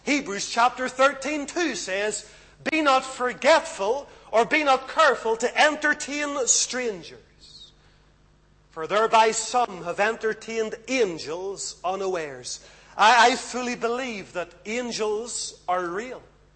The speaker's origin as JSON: {"language": "English", "town": "Lisburn", "region": "Northern Ireland", "country": "United Kingdom", "tie": "born or raised there", "said": "When I was growing up in Lisburn, there was a town or a church just outside of the town, out in the country a little bit."}